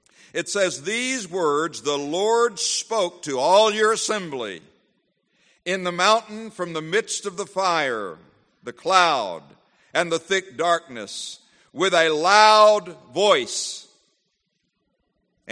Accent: Florida, United States; I didn't just do that because I'm from Florida and we don't know what that is.

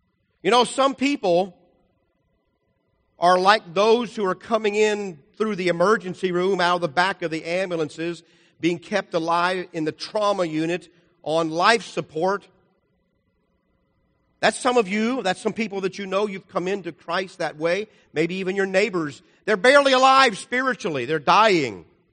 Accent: Cincinnati, Ohio, United States; came to the church where I grew up in Ohio and Cincinnati many times to preach gospel meetings.

